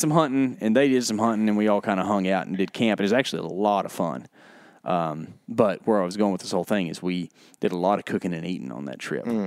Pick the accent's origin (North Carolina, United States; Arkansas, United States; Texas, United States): Texas, United States; like we are white boys from Northeast Texas, but like the Mexican